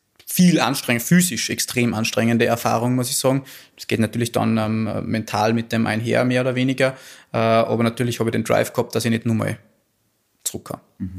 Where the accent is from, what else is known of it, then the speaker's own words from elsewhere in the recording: Bad Ischl, Upper Austria, Austria; Ich bin in Bad Ischl geboren. Meine Familie war schon immer im Salzkammergut, die letzten 3-4 Generationen eigentlich. Genau. Ich bin dann hier aufgewachsen, im Hotel mit meiner Schwester gemeinsam.